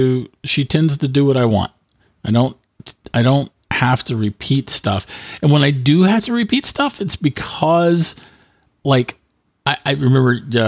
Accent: Australia; accent: Australian; That's my, yeah, it's my Australian accent.

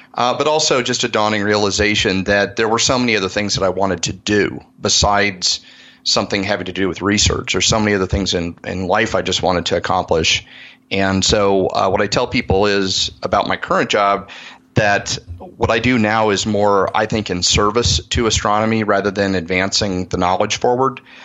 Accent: Arizona, United States; I grew up here in Arizona, which is the headquarters of the U.S. National Observatory at a place called Kitt Peak.

